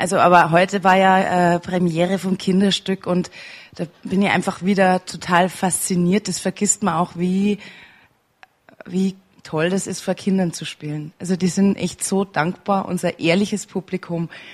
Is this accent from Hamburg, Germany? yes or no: no; Passau, Bavaria, Germany; Und dann komme ich ja aus Passau und habe viel Kabarett gemacht